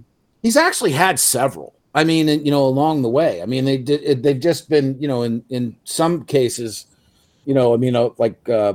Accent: Ireland; As an Irish person with a German last name.

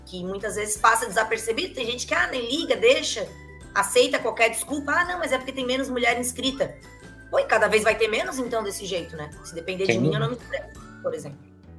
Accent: Criciúma, Santa Catarina, Brazil; Eu sou de Criciúma, Santa Catarina, vou para Curitiba.

